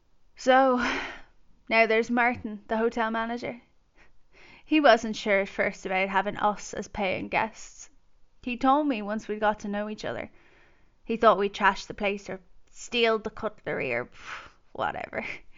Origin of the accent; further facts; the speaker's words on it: Wicklow, Leinster, Ireland; now in London, United Kingdom; I was born and raised in Wicklow, and now I live in London.